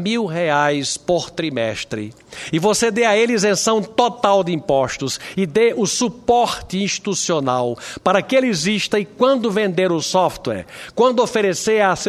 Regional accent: Brazil; estimular uma coisa como brasileiro e como patriota

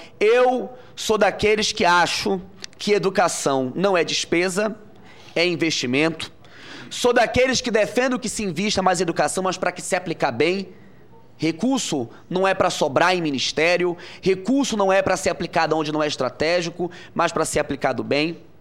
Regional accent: Amazonas, Brazil; eu que sou do Amazonas, lá nós tínhamos muita borracha

